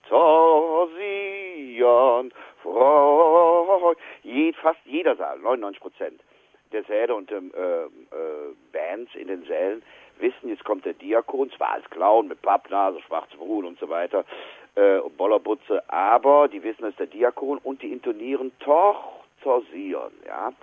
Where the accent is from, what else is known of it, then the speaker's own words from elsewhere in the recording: Wipperfürth, North Rhine-Westphalia, Germany; Ja, weil ich aus einer sehr katholischen Familie komme und meine Heimatstadt Wipperfürth, die wurde früher genannt Klein-Nazareth. So schwarz und katholisch ist Wipperfürth.